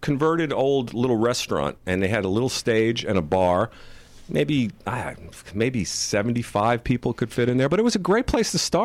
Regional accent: New York, United States; I'm from New York, but I actually started in Long Island.

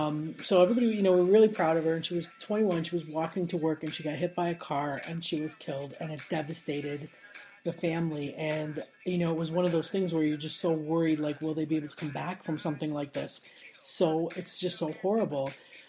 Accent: Florida, United States; my friend that I grew up with in Florida. She was from Philadelphia, and her family moved to Florida about 2 years or so before I did. And it was in the early 80s.

